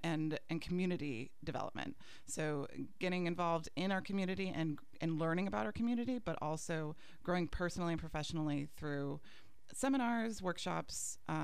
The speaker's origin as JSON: {"language": "English", "region": "New England", "country": "United States", "lives_now": "Pensacola, United States", "said": "I'm also a transplant. I'm from New England, and so I came down here. Florida was a culture shock in itself"}